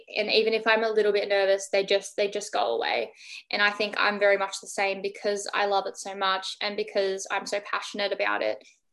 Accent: Melbourne, Victoria, Australia; what we're going through here in my hometown, Melbourne.

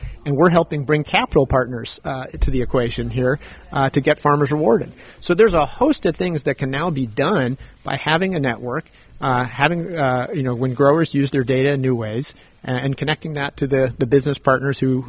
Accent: California, United States; I'm from California

